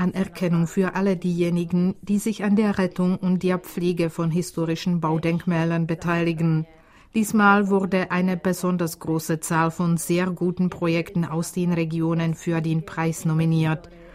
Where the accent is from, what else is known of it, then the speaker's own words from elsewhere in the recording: Czechia; Ich stamme selbst aus den Sudeten und kenne die Lage dort.